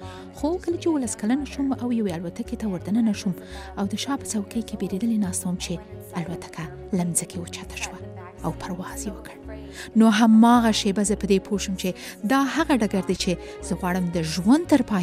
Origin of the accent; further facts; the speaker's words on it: Afghanistan; خو د حیرانتیا خبره او د خوشحالۍ خبره دا ده چې همدا ټکی چې زه د افغانستان نه راغلې یم او مهاجره یم زما د تشویق سبب شو